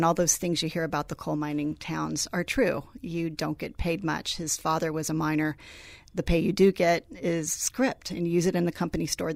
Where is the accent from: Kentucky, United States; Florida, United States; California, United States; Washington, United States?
California, United States; I was, I guess, very appreciative of how much I had as a young person growing up in California.